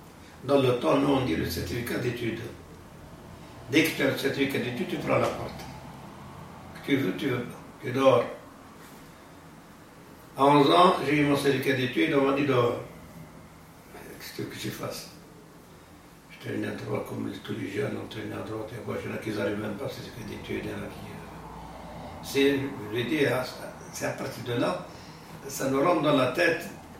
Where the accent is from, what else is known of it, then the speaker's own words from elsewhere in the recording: Algeria; je viens d'Algérie